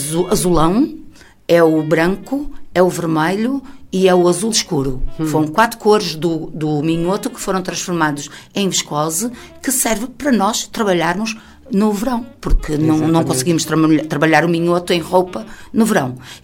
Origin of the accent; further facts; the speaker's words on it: Brazil; now in Portugal; Apesar de não ser vianense, porque eu sou uma brasileira, mas sou a brasileira mais minhota que existe